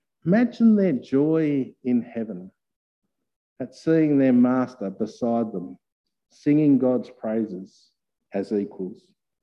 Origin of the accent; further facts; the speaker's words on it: Australia; I'm an Aussie. I speak like an Aussie.